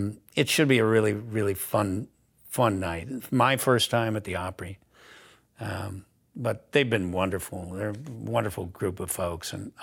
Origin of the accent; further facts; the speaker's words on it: United States; I'm grateful because I was born here. I'm an American from the first minute, and I'm grateful that I am.